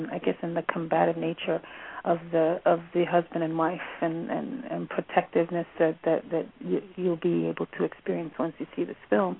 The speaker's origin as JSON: {"language": "English", "town": "Bronx", "region": "New York", "country": "United States", "tie": "born or raised there", "said": "I had a God-given preparation in two ways, in that I'm born and raised in the Bronx"}